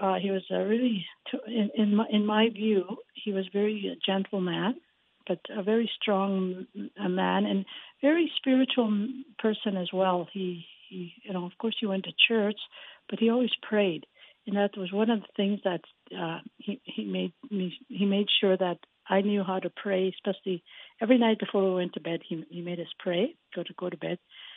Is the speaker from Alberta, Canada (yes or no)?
yes; Fort Chipewyan, Alberta, Canada; I was born up in Fort Chipewyan, but lived off the trap line with my parents' trap line in Wood Buffalo National Park.